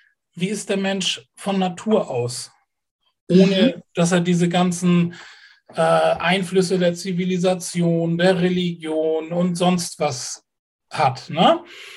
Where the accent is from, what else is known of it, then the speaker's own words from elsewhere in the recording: Kiel, Schleswig-Holstein, Germany; Ich bin Kieler